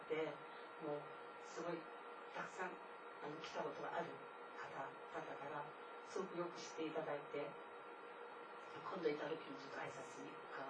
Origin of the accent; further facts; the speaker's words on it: Yokohama, Kanagawa, Japan; しっかりと日本の横浜から来ました